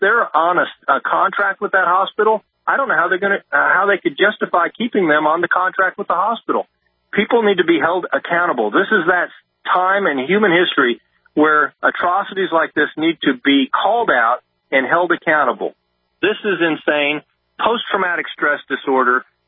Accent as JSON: {"language": "English", "region": "Missouri", "country": "United States", "tie": "born there", "said": "I was born in Missouri."}